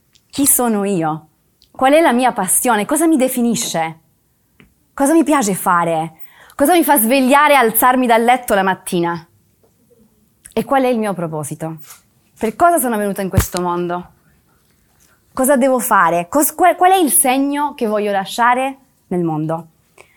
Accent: Córdoba, Argentina; Italian is a second language; moved away as an adult; sono andata fino a Buenos Aires, io sono di Cordova, ho preso un autobus di 9 ore

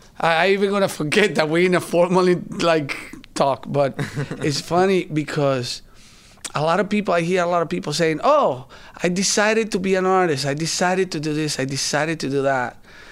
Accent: La Guaira, Venezuela; now in United States; Well, I was born in Venezuela, you know, and came to the U.S. in 1996.

